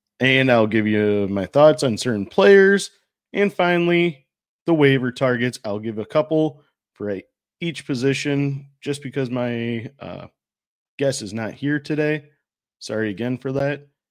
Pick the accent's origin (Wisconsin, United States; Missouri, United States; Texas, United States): Wisconsin, United States; I'm from Wisconsin.